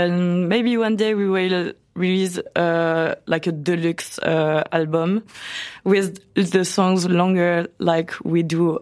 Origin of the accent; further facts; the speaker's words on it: Rennes, Brittany, France; Yeah, I'm from Rennes.